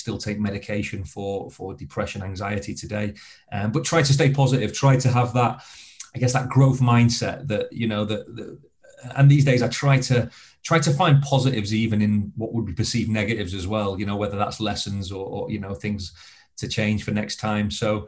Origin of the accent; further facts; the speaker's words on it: Blackpool, North West England, United Kingdom; for me, I grew up in Blackpool, in Lancashire